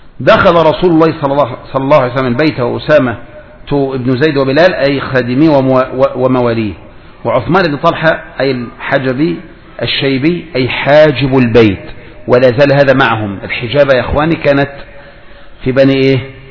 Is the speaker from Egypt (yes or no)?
yes; Egypt; هذا الغار الذي هذا لو عندنا في مصر يا ترى ماذا كانوا يصنعون فيه؟